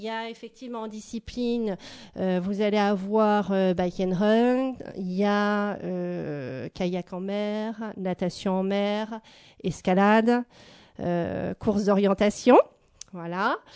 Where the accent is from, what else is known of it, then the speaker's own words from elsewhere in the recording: Centre-Val de Loire, France; alors je suis originaire du Loiret.